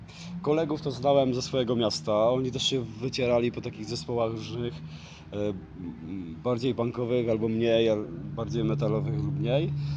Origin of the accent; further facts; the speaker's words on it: Olkusz, Lesser Poland, Poland; Jesteśmy z Olkusza. Olkusz to jest robotnicze miasto nieopodal Krakowa, 30 km od Krakowa i właściwie od Katowic też 30 km.